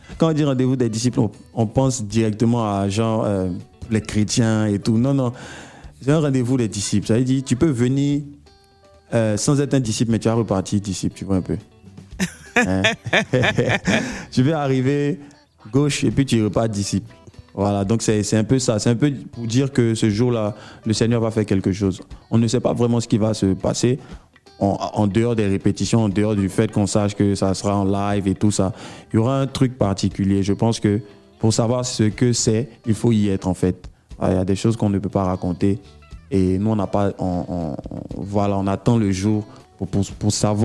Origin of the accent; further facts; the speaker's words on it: Cocody, Abidjan, Côte d’Ivoire; J'ai grandi à Cocody. En cinquième, quatrième, c'est là que je suis revenu à Poy, en adolescence.